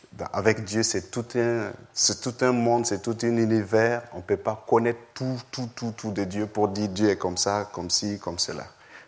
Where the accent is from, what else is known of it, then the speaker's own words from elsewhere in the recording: Burkina Faso; Je suis venu du Burkina Faso en vacances avec ma femme